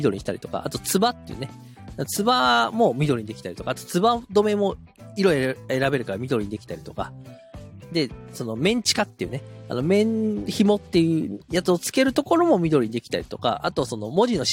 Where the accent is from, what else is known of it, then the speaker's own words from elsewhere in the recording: Shizuoka, Japan; 私ゴールデンウィークで実家の静岡県に帰ってきております。私は静岡県静岡市というね、ところの、まあ、すごい山の中で生まれ育ったですね、非常に田舎っ子なんですけども